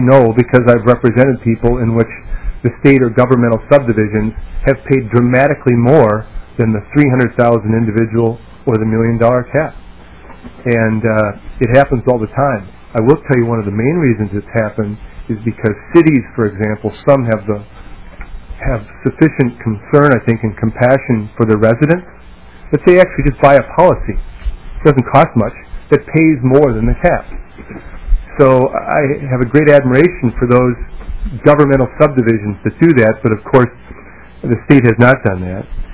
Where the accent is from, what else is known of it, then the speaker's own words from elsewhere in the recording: Minnesota, United States; And as a Minnesotan, I want closure too for the state of Minnesota.